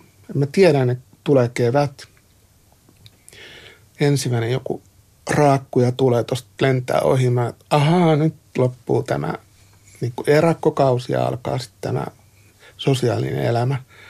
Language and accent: Finnish; Pori, Satakunta, Finland; kun mä oon porilainen, niin alkuperäinen porilainen paistaa porilaisia